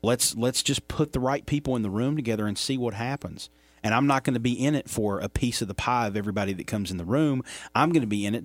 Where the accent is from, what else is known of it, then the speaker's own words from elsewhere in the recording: Pikeville, Kentucky, United States; I grew up in Pikeville, so it's all good for me too.